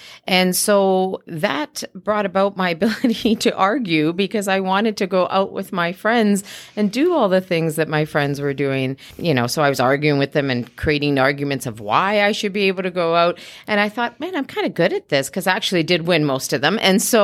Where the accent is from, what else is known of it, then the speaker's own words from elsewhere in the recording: Guelph, Ontario, Canada; Growing up, I wasn't in an Italian community. I grew up in Guelph, which is Italian